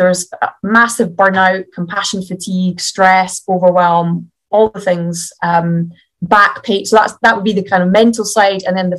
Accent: Scotland, United Kingdom; I'm from Scotland, so I've got a funny accent.

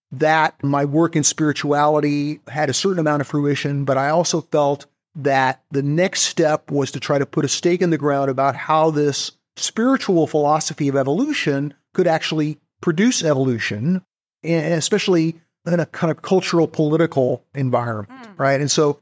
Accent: Los Angeles, California, United States; But I was born in 1960, and as a, you know, adolescent growing up in Los Angeles, I felt like I had been missing out on a renaissance.

